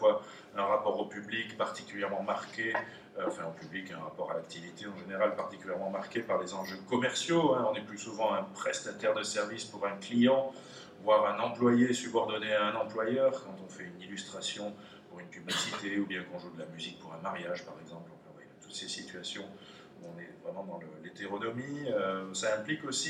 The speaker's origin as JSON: {"language": "French", "town": "Toulouse", "region": "Occitanie", "country": "France", "said": "je suis toulousain, j'étais musicien à Toulouse."}